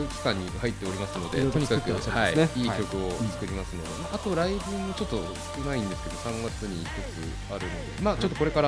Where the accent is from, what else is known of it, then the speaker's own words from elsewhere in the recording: Akita, Japan; 僕もその秋田出身っていうのをやっぱ武器にして音楽をやってるんですけども